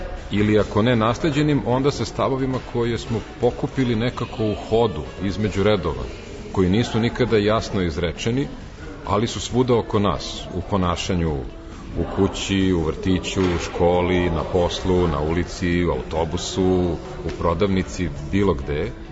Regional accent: Belgrade, Serbia; Ja sam odrastao na Dorćelu, dakle, u delu grada koji je poznat po mačo muškarcima i ponašanju koje ide uz to.

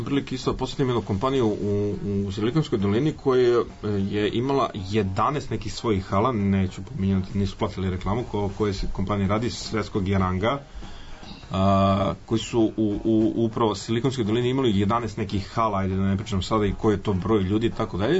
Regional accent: Serbia; moved away; za mene koji sam došao iz Srbije

